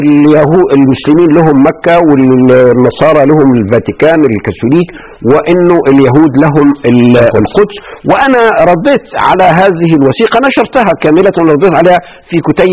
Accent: Egypt; نروح إحنا النهاردة كمصريين

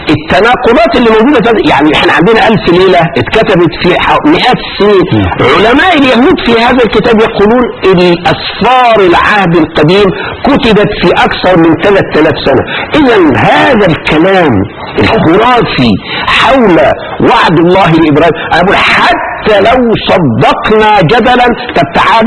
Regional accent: Egypt; وطبع في المجلس الأعلى للثقافة في مصر عندنا في مصر سنة 2000.

